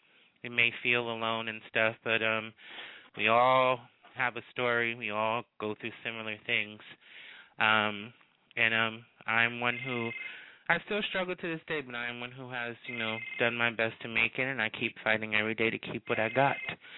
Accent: Paterson, New Jersey, United States; I grew up in Paterson, New Jersey. You know, I grew up not with a strong family. I'm half black, half Puerto Rican, and I was split among my Spanish side and my black side

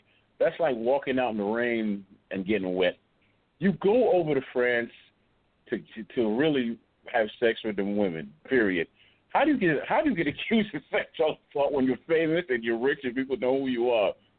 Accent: Baltimore, Maryland, United States; I'm from Baltimore, so that will sell out of Baltimore.

